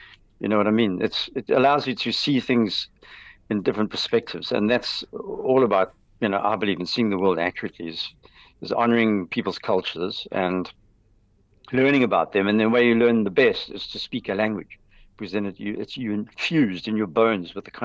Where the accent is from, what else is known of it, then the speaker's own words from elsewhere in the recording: South Africa; first language Zulu; English is a second language; As I learned to speak, Zulu is my first language. I learned to speak in the 60s on a farm.